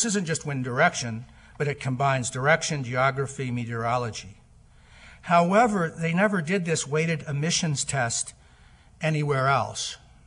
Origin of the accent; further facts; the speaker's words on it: Ohio, United States; I'm from Ohio and I have clients there, so I have to refer.